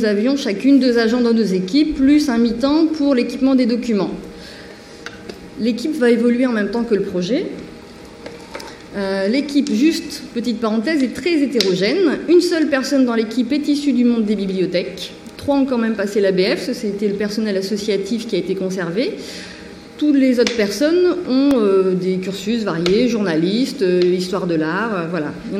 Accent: Hauts-de-France, France; puisque je suis originaire du Nord

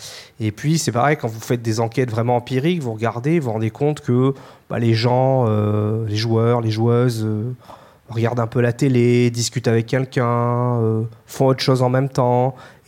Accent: Nouvelle-Aquitaine, France; j'écoutais d'autant plus que je suis de Dordogne, en fait.

